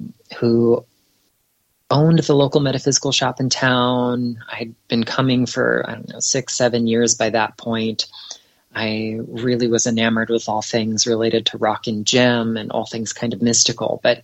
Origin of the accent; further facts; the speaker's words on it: Florida, United States; when I'd go back and forth from school to my hometown in Southeast Florida